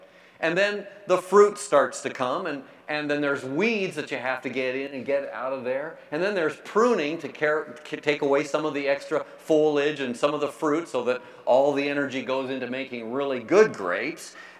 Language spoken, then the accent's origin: English; California, United States; Okay, we're from California. The Golden State.